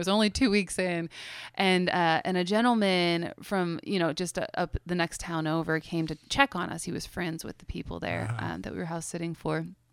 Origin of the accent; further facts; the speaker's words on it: Pennsylvania, United States; I'm from Western Pennsylvania in the snow belt there.